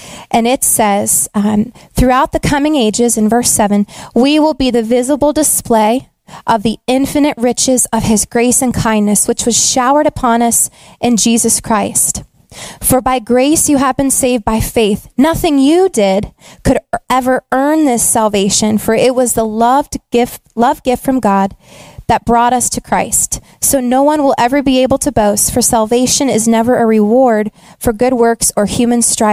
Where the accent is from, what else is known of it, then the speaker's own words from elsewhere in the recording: Massachusetts, United States; I grew up in Massachusetts and I lived the longest on Cape Cod.